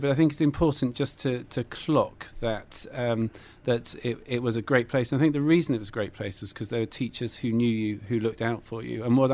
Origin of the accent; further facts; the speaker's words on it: South West England, United Kingdom; also born or lived in Plymouth; I was born in Plymouth, which is Devon, on mm-hmm. the southwest peninsula in England, and then moved across the border into Cornwall. So pretty much at the end of our little island.